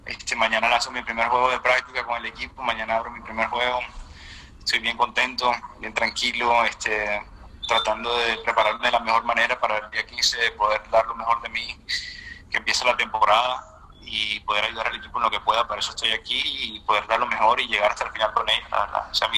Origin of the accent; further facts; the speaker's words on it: Barranquilla, Atlántico, Colombia; me da mucho orgullo verlo y ahí también como barranquillero